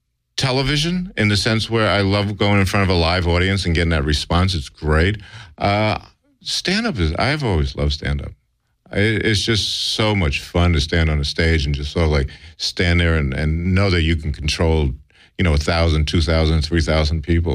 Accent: New York City, New York, United States; I don't know anything about cars. I grew up in New York City.

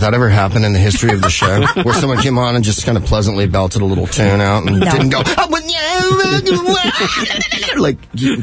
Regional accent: San Francisco, California, United States; I'm from San Francisco, right? And so I didn't, like, switch to the Dodgers when I came here

